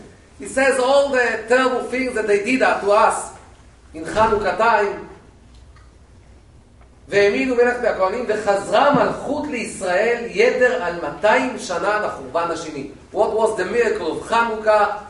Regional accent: Israel; I told him, I'm from Israel.

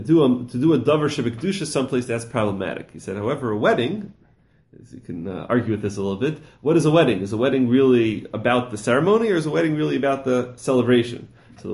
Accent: Hillcrest, New York, United States; when I grew up in Hillcrest, there was a shul, it still exists.

